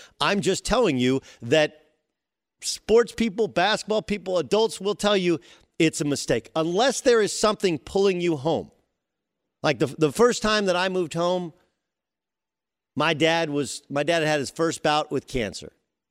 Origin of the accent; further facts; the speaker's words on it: California, United States; I grew up in Southern California. Twice in my life, I made the professional decision to move back home.